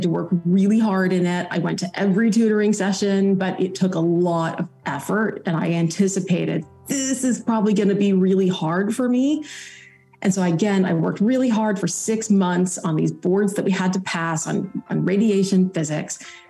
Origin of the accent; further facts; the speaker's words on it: Illinois, United States; But growing up in Illinois, I had wonderful education there through the public school system.